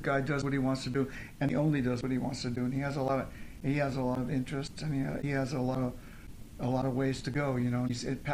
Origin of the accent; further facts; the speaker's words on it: Alameda, California, United States; also born or lived in Oakland / San Francisco; Actually, I'm from the Bay Area, California.